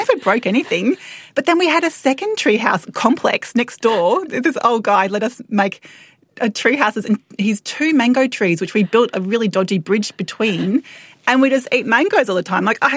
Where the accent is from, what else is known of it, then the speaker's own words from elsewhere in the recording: Brisbane, Queensland, Australia; So even though I grew up in more of a nuclear family situation in Brisbane, the community is so strong where I grew up in West End, Brisbane